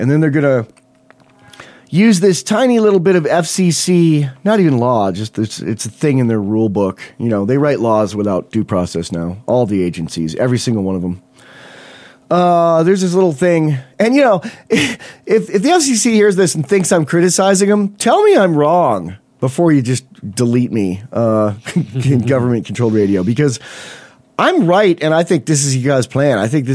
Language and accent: English; Buffalo, New York, United States; Like I grew up near Buffalo, New York, and I used to get like Chicago, Illinois radio stations in the night on my little AM